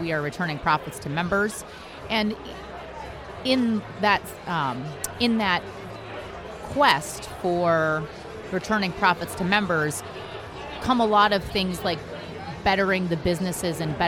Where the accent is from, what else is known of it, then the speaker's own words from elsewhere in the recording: Melrose, Minnesota, United States; I am a dairy farmer from Melrose, Minnesota.